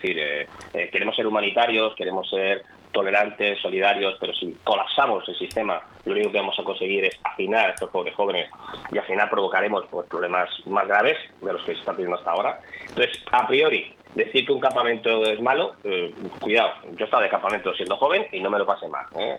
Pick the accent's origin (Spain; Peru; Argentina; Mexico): Spain; Incluso en el momento de que estamos compitiendo, somos muy españoles.